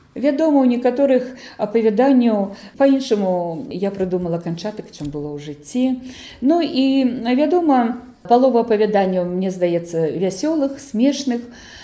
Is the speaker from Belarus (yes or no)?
yes; Maladzyechna, Minsk Region, Belarus; Калі прызнацца, то ў маладзечні, ў маім родным горадзе